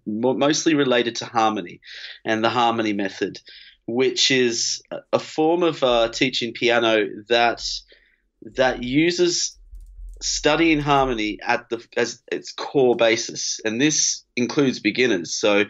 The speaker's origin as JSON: {"language": "English", "town": "Tamworth", "region": "New South Wales", "country": "Australia", "tie": "born or raised there", "said": "I'm from Australia originally. I was born in the I grew up in Tamworth. So for the Australian listeners, you'll know that that's the country music capital of the Southern Hemisphere."}